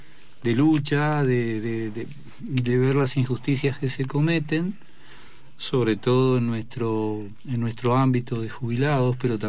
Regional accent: Uruguay; yo soy rioplatense, soy oriental, soy uruguayo

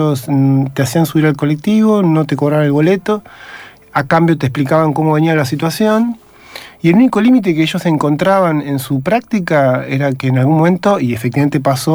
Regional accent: Tigre, Buenos Aires Province, Argentina; Yo soy de Zona Norte y de Tigre

